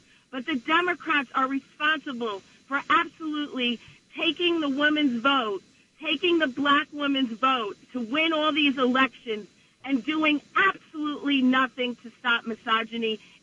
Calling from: New Jersey, United States; from Bergen County.

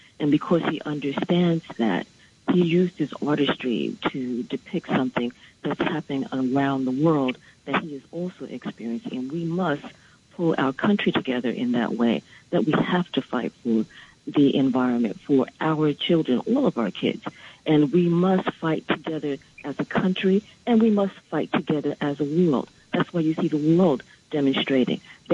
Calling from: Brooklyn, New York, United States; I'm calling from Brooklyn

